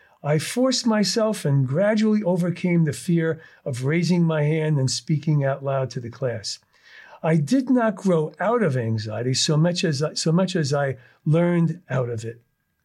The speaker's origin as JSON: {"language": "English", "town": "New York City", "region": "New York", "country": "United States", "tie": "born or raised there", "said": "I grew up in New York City, and the school in my neighborhood was a school 1 through 8, grades 1 through 8."}